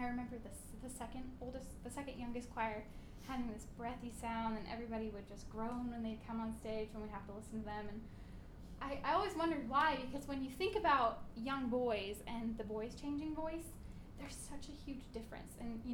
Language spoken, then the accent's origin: English; Seattle, Washington, United States; I'm from Seattle, where I participated in a girl choir program for 12 years